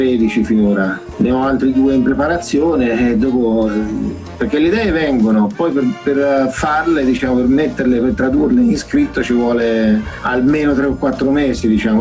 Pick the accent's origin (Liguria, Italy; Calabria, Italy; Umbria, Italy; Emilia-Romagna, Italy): Umbria, Italy; Todi; also born or lived in Assisi; Io pensavo di tornare dove ero cresciuto da ragazzo, qui a Todi